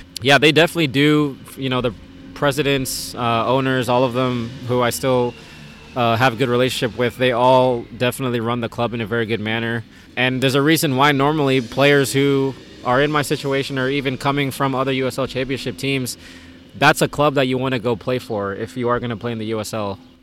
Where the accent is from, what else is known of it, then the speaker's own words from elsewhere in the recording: Dallas, Texas, United States; this is going to sound bad because I'm from Dallas, and obviously Austin and Dallas is a rivalry there.